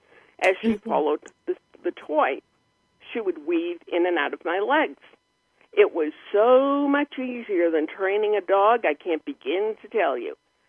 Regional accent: Massachusetts, United States; And, well, I'm from Massachusetts. People often think I'm talking about food.

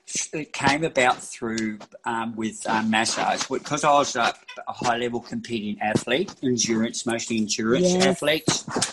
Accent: New Zealand; now in Australia; I was born in New Zealand. I was brought up on the dairy farm. So my early years was on a farm. So I was born in New Zealand, in that little place called Kaia and stuff like that, where the farm was, where I had my early childhood.

